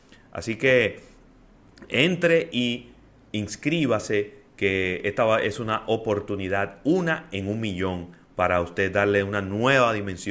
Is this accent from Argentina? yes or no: no; Dominican Republic; ¿sabes cómo somos nosotros los dominicanos?